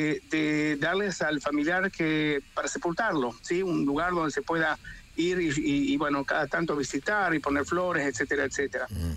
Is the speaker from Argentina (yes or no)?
yes; Argentina; now in Israel; Todo el pueblo argentino, uh-huh, mi pueblo también.